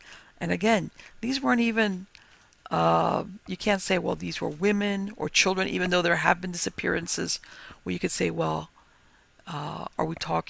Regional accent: Miami, Florida, United States; I was born and raised in Miami. I moved to North Florida in the last couple of years, but basically I'm very familiar with the Everglades. I grew up in the area where the Everglades was always back there.

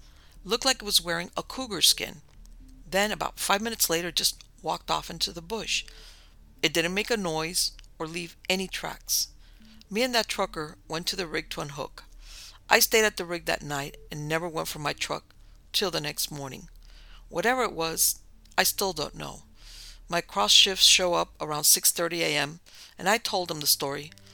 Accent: Nebraska, United States; it's the best valued hotel in my hometown, which is back in Nebraska.

